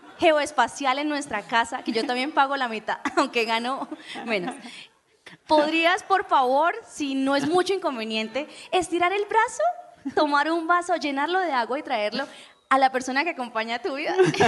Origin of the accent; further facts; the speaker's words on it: Cúcuta, Norte de Santander, Colombia; now in Bogotá, Colombia; yo vivo en Bogotá. Yo vivo en Bogotá hace 15 años y vengo de Cúcuta y nosotros somos muy específicos.